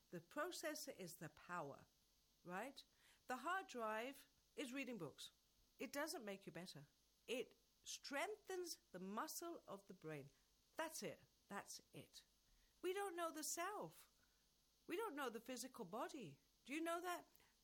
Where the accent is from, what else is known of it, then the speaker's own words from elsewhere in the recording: England, United Kingdom; I'm from England and I live here.